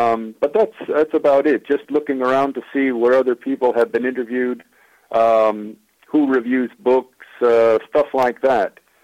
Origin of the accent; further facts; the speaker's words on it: Minnesota, United States; I live in an apartment, and I'm from Minnesota, so I've got to have trees around.